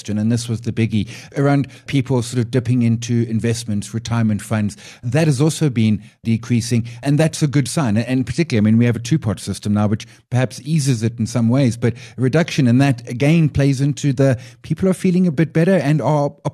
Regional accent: South Africa; I mean, it is almost kind of embedded in our psyche as a South African.

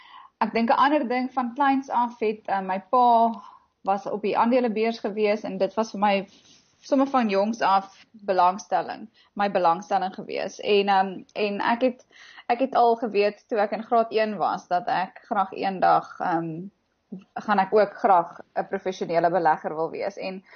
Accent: Johannesburg, Gauteng, South Africa; ek het in Johannesburg groot geword.

